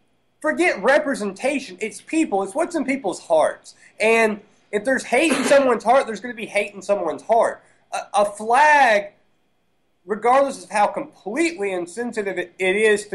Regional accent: Alabama, United States; I'm from Alabama. I've never been to a NASCAR race. I've never experienced really the Southern life.

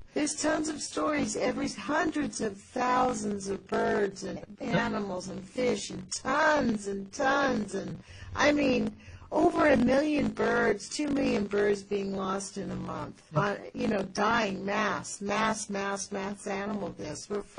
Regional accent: California, United States; accent: Californian; you'll get used to my California accent, so we'll be even, huh? Because, you know, in California we have our own

